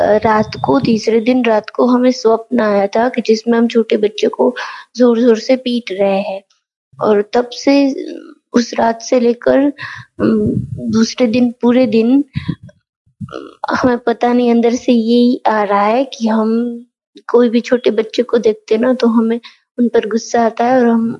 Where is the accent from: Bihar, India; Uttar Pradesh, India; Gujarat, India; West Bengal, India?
Gujarat, India; मैं गुजरात से हूँ, मैं पूरे नियमों के साथ इस भट्टी को फॉलो कर रही हूँ